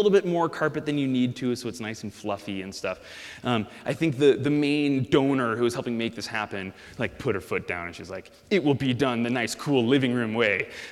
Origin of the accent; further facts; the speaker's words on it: Chicago, Illinois, United States; now in New Haven, United States; before I came out to New Haven, I grew up on the North Shore of Chicago.